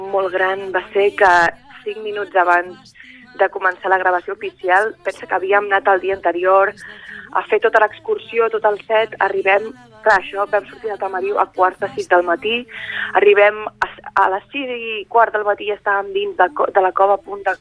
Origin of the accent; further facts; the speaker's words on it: Barcelona, Catalonia, Spain; Jo soc de Barcelona, Barcelona, però d'esperit empordanès, la veritat.